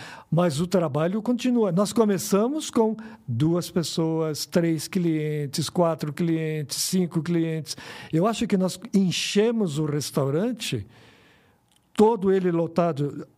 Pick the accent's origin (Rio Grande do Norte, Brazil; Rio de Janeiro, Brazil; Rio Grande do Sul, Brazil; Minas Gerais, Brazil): Rio Grande do Sul, Brazil; Porto Alegre; also born or lived in Brasília; now in São Paulo, Brazil; Eu saí de Porto Alegre em 83. Nós, toda a nossa família, saiu de Porto Alegre em 83. Nós passamos 2 ou 3 anos em Brasília. Em 87, a gente veio a São Paulo.